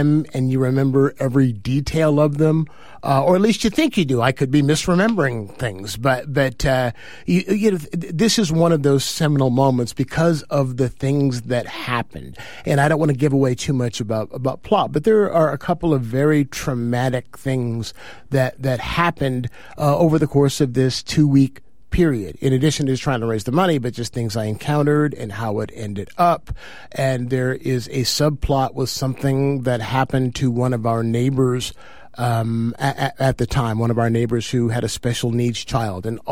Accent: Oakland, California, United States; also born or lived in Akron, Ohio / Fort Hood, Texas / Berkeley, California; I was born in Akron, Ohio. And we moved four times in the year of 1970, first to Fort Hood, Texas, and then we were in Berkeley off of Telegraph, and then we ended up in East Oakland.

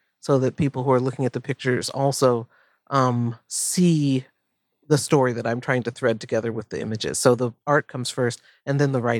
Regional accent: New York, United States; I grew up going there a lot because I grew up on Long Island

